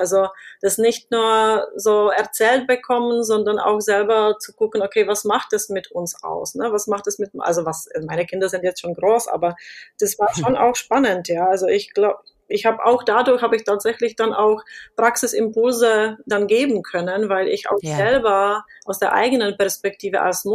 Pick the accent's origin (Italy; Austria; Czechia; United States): Czechia; moved away as an adult; now in Germany; ich bin selber eben in Tschechien geboren und aufgewachsen und bin dann zum Studium nach Deutschland gekommen und bin dann halt hier auch geblieben.